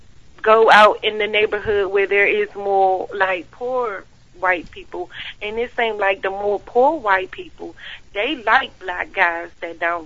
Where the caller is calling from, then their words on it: Germantown, United States; I'm calling from Germantown.